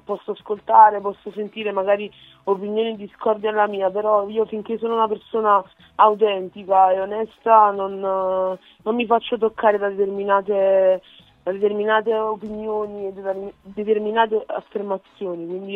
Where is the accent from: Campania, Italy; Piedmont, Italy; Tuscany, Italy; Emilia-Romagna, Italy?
Campania, Italy; Naples; also born or lived in Nigeria; io sono cresciuta a Napoli, venendo qua a 16 mesi, e ora avendo 29 anni è passato un bel po' di tempo